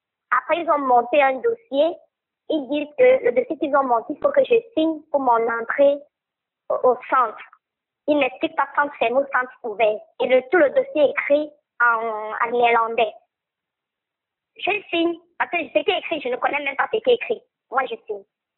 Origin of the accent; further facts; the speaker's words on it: Cameroon; moved away as an adult; now in Belgium; Donc, je suis camerounaise, déjà. Donc, j'ai quitté mon pays, ça fait depuis le 11, je suis arrivée ici le 12 janvier.